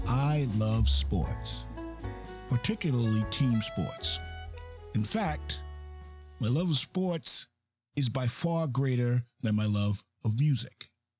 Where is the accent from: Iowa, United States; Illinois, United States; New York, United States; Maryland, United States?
New York, United States; New York City; growing up in New York City gave me plenty of choices